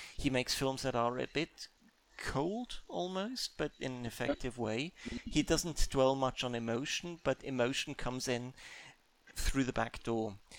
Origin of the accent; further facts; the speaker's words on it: United Kingdom; we are British, we have a stiff upper lip